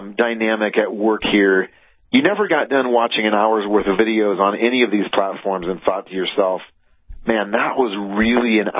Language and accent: English; Iowa, United States; And okay, you know, I grew up in Iowa. Our house was almost destroyed by a tornado when I was 4